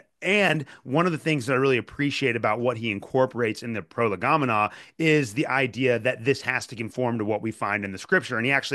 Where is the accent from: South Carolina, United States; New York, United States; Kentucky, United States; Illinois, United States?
Kentucky, United States; I'm from Kentucky, so I know a bunch of beer drinking rednecks.